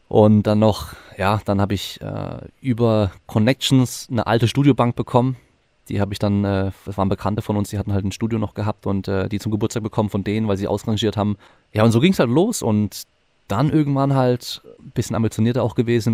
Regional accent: Freiburg, Baden-Württemberg, Germany; ich komme ursprünglich aus Freiburg sogar, aber ich war jetzt gerade im Norden.

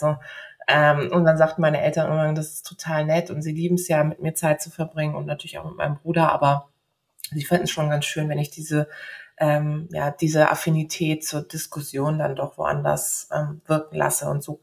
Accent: Karlsruhe, Baden-Württemberg, Germany; ich war 20 Jahre alt, als ich kandidiert habe für die Landtagswahl in Karlsruhe oder in Baden-Württemberg, in meiner Heimatstadt Karlsruhe.

